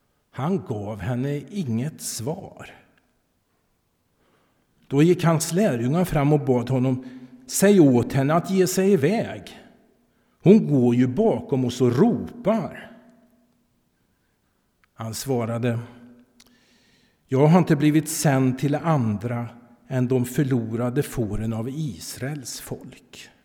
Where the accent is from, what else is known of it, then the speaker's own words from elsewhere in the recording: Lidköping, Västra Götaland County, Sweden; och är ju född och uppvuxen här i Lidköping.